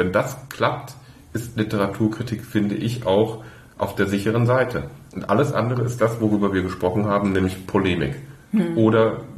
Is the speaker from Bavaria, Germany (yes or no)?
no; Groß-Gerau, Hesse, Germany; also born or lived in Mainz; Aus Groß-Gerau.